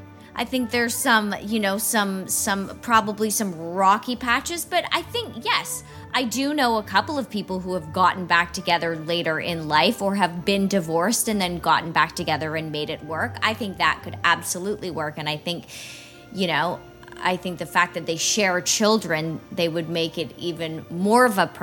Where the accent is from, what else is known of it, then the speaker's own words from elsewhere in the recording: Canada; I'm so Canadian